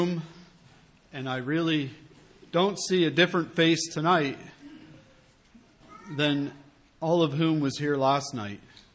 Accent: Laurinville, New Brunswick, Canada; Where I grew up in Laurinville, New Brunswick

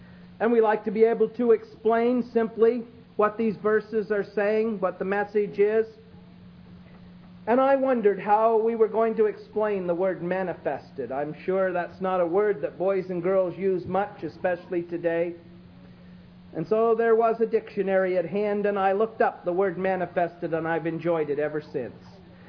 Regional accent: Canada; being Canadian

